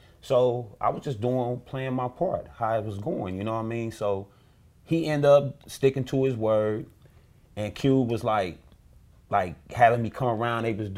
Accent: Los Angeles, California, United States; He was from Compton, out of Carver Parkhood, and I'm from Watts

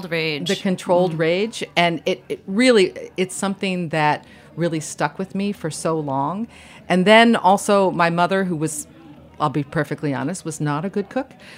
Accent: Washington, District of Columbia, United States; And I grew up in Washington, D.C. in the 60s.

